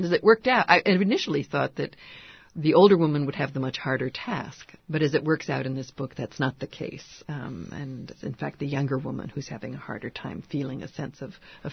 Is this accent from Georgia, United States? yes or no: no; Massachusetts, United States; I come from Massachusetts, and I was very aware of Chappaquiddick and the Kennedy debacle at that point.